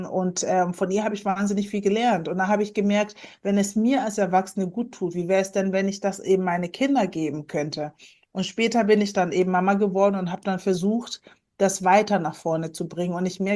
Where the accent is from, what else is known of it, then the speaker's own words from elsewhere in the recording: Kiel, Schleswig-Holstein, Germany; Also ich bin ja in Kiel aufgewachsen